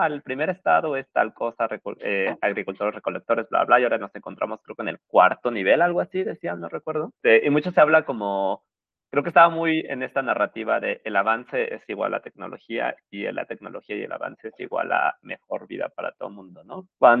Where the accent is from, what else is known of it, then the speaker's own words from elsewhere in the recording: Mexico; Y nosotros como mexicanos lo sabemos.